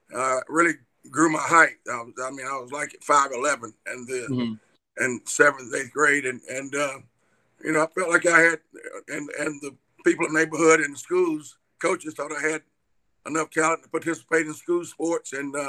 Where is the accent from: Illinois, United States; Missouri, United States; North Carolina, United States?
North Carolina, United States; Lumberton; Well, I'm from Lumberton, North Carolina, and my neighborhood was a very athletic neighborhood growing up.